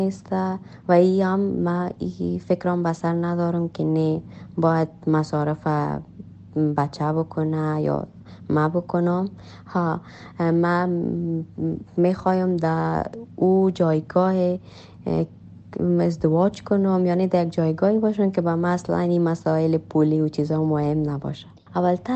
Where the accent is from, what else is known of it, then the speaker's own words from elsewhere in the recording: Afghanistan; born there; درست است در کشوری که ما تولد شدیم افغانستان است،